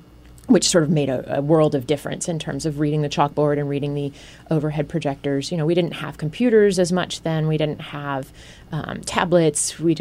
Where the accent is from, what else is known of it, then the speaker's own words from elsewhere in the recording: North Carolina, United States; I actually went to Wake Forest University, which was in my hometown.